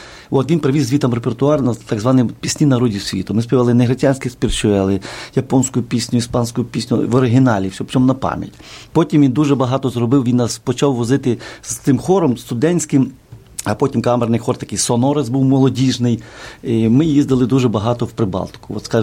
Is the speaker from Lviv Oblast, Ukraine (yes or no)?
yes; Zolochiv, Lviv Oblast, Ukraine; я сам з братом родом місто Золочі Львівської області. Ми там народилися, ходили в школу, загальноосвітню.